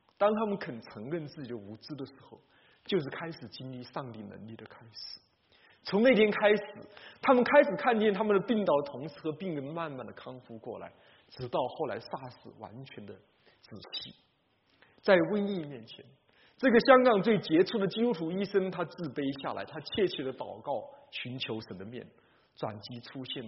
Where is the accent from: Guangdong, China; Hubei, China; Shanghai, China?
Hubei, China; 首先，湖北是我的家乡